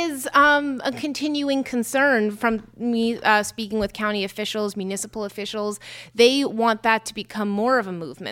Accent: Morristown, New Jersey, United States; born there; I mean, there's history, and I was born in Morristown. You know, that's the home of Jockey Hollow and George Washington.

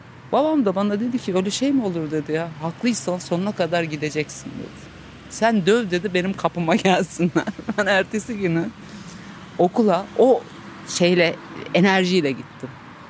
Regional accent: Çankırı, Çankırı Province, Turkey; Ben Çankırı'da yaşadım. Orada doğmuşum.

